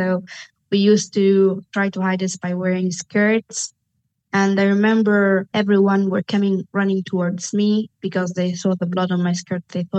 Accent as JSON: {"language": "English", "country": "Sudan", "said": "I'm from Sudan."}